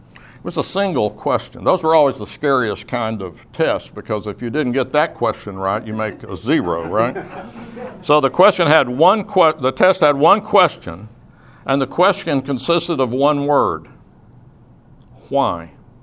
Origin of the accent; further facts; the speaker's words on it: Oklahoma, United States; I wanted to say, "No, I'm from Oklahoma,"